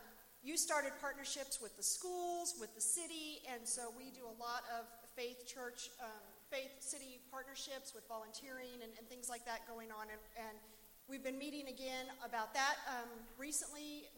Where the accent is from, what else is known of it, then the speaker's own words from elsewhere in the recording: Shawnee, Kansas, United States; So I grew up, I'm a lifelong resident of Shawnee, and I grew up in Shawnee Village